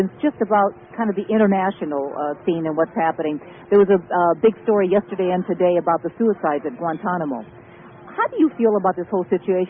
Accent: Chicago, Illinois, United States; now in California, United States; I'm originally from Chicago years and years ago. I feel like I'm in a California now. I've been here since 77.

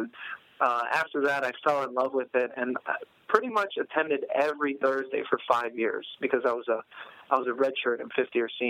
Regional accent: Cleveland, Ohio, United States; now in Pittsburgh, United States; I grew up in Cleveland, so I made a few trips to Pittsburgh

